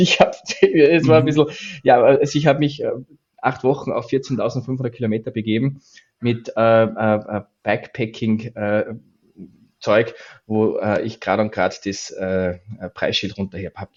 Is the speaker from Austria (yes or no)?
yes; Austria; now in Stuttgart, Germany; wie man meinem Dialekt entnehmen kann, bin ich Österreicher. Ich wohne zwar seit vielen Jahren in Deutschland, in Stuttgart, aber ich bin Österreicher, bin 47 Jahre alt.